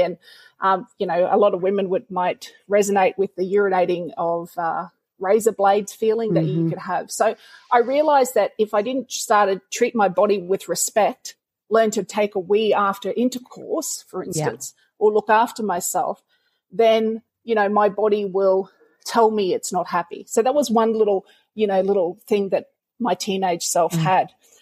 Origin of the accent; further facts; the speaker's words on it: Wynnum, Queensland, Australia; So you have to remember that I was a young lass growing up in Wynnum without any real cultural support. My grandmother lived up in Cairns.